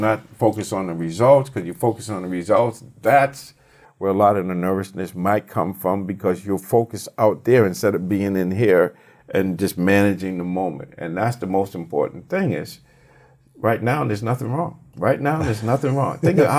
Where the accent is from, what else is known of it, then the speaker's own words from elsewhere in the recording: Boston, Massachusetts, United States; I grew up in Boston, so I watched the Celtics.